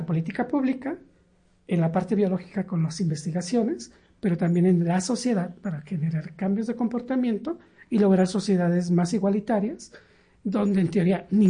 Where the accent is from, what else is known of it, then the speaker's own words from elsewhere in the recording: Mexico City, Mexico; yo viví y nací aquí en la Ciudad de México